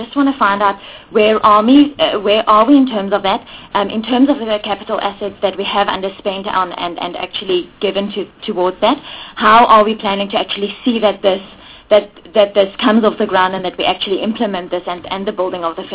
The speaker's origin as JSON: {"language": "English", "region": "Free State", "country": "South Africa", "said": "And I am from the Free State"}